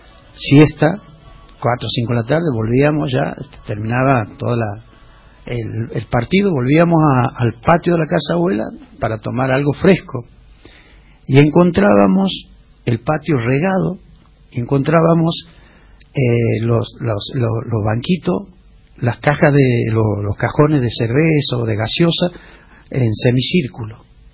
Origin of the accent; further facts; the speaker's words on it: Santiago del Estero, Argentina; Somos Santiago del Estero, somos chacarera, somos patio de tierra.